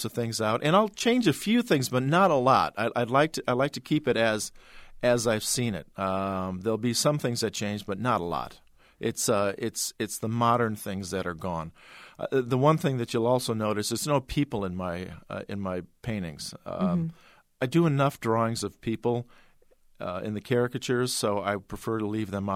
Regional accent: Chicago, Illinois, United States; born there; also born or lived in New York / Stamford, Connecticut / Milwaukee; I'm not a native Iowan. In fact, I was born in Chicago, Illinois, in Chicago itself, and I lived in New York. My father worked in Manhattan. I lived in Stamford, Connecticut, and also in Milwaukee.

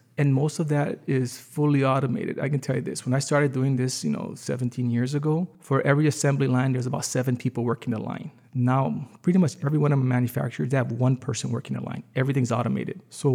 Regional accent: Hawaii, United States; we also realize that we're all from Hawaii.

